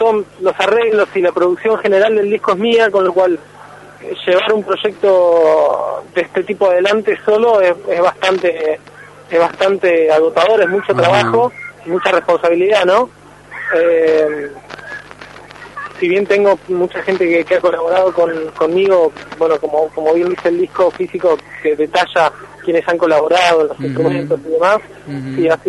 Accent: Monte Grande, Buenos Aires Province, Argentina; Yo nací en Loma de Zamora, pero viví siempre en Monte Grande, sigo viviendo en Monte Grande

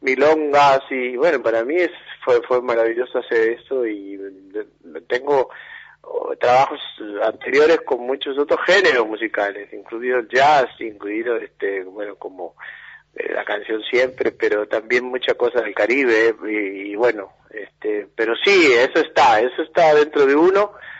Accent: Buenos Aires, Argentina; born there; Totalmente. Sí, ahí muy cerca de la Plaza de Mayo. Sí, de ahí.

